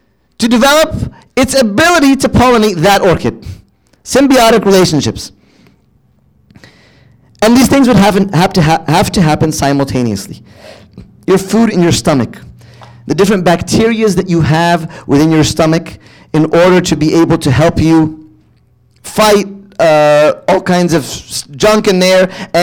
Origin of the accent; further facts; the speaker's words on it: California, United States; also born or lived in Virginia; Okay, so I'm from California, and when I moved to Virginia, we have this wonderful thing called ticks